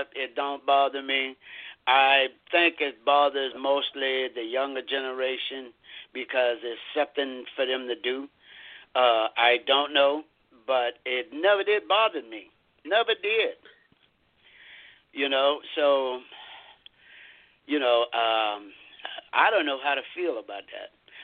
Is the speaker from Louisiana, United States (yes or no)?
yes; Louisiana, United States; It don't it never did bother me because I'm from the South, too. I'm from Louisiana.